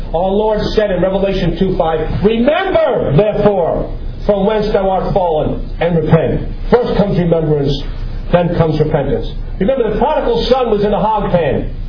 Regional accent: New York City, New York, United States; I was excited to read about my hometown. I grew up in New York City.

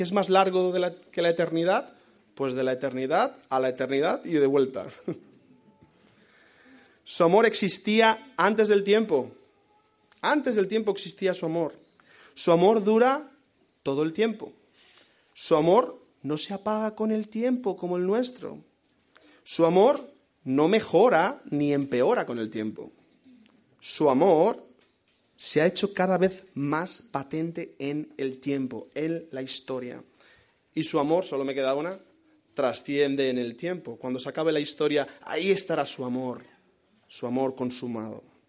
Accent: Balearic Islands, Spain; si yo soy mallorquín

